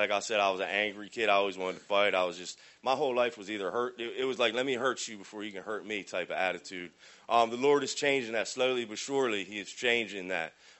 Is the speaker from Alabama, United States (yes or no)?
no; New Jersey, United States; I'm from New Jersey. I'm 37 years old.